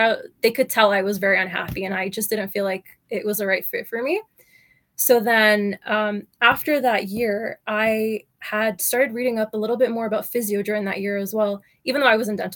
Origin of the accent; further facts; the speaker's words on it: Qatar; So I had, like I said, I grew up in Qatar. So I wasn't really exposed to physio as much growing up.